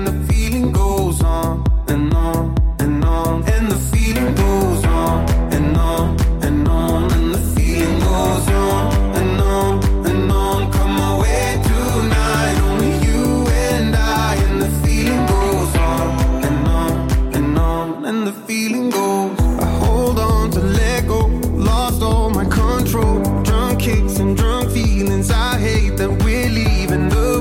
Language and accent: French; France; nous on est français, donc on devait parler en anglais.